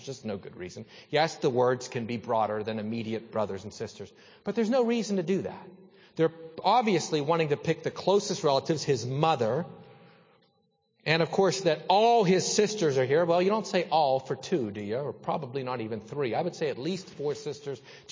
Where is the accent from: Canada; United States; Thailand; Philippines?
United States; Saltsburg, Pennsylvania; Growing up in Salzburg, the only place you had to go to do anything was Greensburg or Indiana, both about 18 miles away.